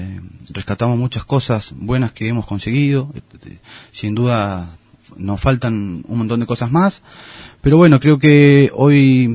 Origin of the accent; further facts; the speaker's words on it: Gobernador Gregores, Santa Cruz, Argentina; somos gente de Gregores, que ama al pueblo